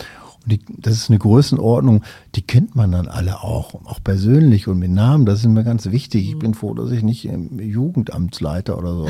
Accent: Oberhausen, North Rhine-Westphalia, Germany; ich bin relativ im Grünen groß geworden, zwar in der Großstadt in Oberhausen, aber direkt neben einem Wald gewohnt, den sogenannten Dunkelschlag.

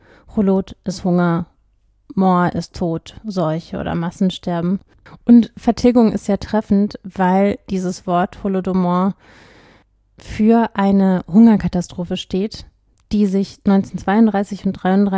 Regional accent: Berlin, Germany; Ich bin ja in Berlin aufgewachsen

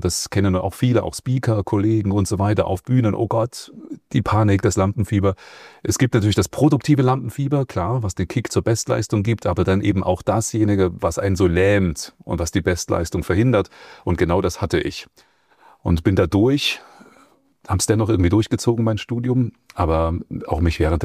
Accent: Dresden, Saxony, Germany; born there; accent: Saxon; also born or lived in Weimar; Also gebürtig bin ich Dresdner, ich komme aus Sachsen. Wenn still, kann ich auch noch ein bisschen Sächs quatschen, das mache ich aber eher selten.

